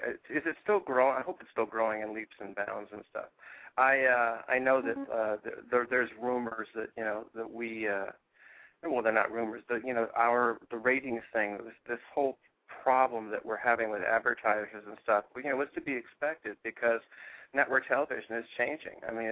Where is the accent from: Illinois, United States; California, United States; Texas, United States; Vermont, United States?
California, United States; It reminds me of growing up in California and watching shows like Bowling for Dollars